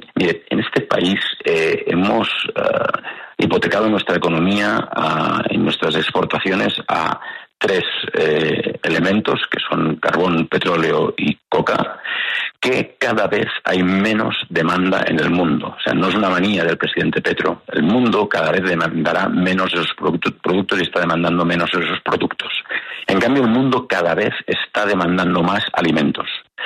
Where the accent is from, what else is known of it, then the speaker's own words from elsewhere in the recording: Catalonia, Spain; now in Colombia; porque me ha tocado por los cargos que he ostentado en mi país de origen prometer la Constitución española, pero nunca lo he hecho de corazón porque no me la creo, porque conculca muchos de los derechos de mi país, de Cataluña.